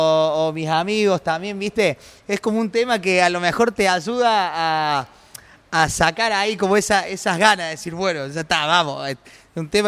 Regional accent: Córdoba, Argentina; born there; uno siendo cordobés, tipo, literalmente va, yo por lo menos ahí en el Marqué, que era donde yo nacía, no sé cuántas veces nací, donde yo nací

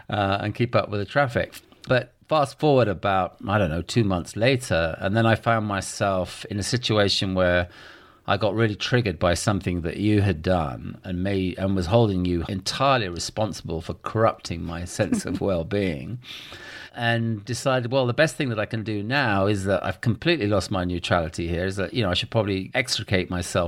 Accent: England, United Kingdom; now in United States; here in the States, bridges seem to have a whole different complexion than they did growing up in England.

